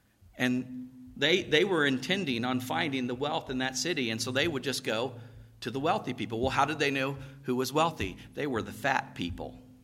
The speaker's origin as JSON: {"language": "English", "town": "Cocoa", "region": "Florida", "country": "United States", "tie": "born or raised there", "said": "I wasn't raised on a farm. I was raised in Cocoa, Florida."}